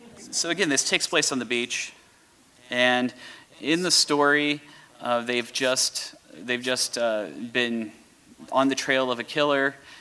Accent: Kentucky, United States; Again, I'm from Kentucky. I'm just like, y'all got stuff out here, like traffic and water.

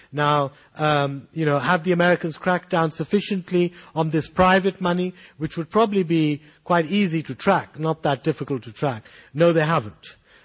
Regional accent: Pakistan; No, I'm from Pakistan normally.

